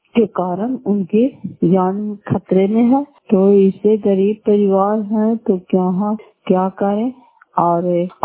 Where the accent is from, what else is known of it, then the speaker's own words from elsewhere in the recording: Fatehpur, Bihar, India; घर फते पंचायत मकरौता जिला नालंदा खराब पसरा ब्लॉक की निवासी हूँ।